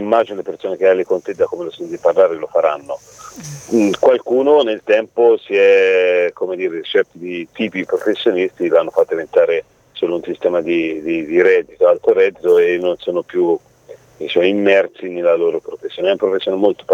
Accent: Tuscany, Italy; Io sono toscano

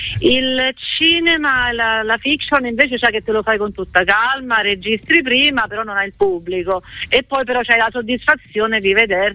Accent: Sicily, Italy; Sì, vengo nella mia terra, perché il mio sangue è sicuro.

